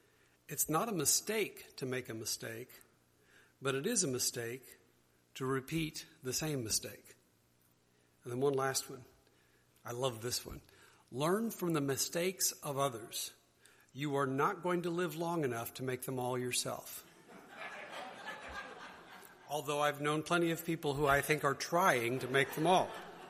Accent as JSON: {"language": "English", "town": "Gilman City", "region": "Missouri", "country": "United States", "tie": "born or raised there", "said": "And even though I grew up in Gilman City, the town that I really spent more time in as a kid was Ridgeway with my grandparents."}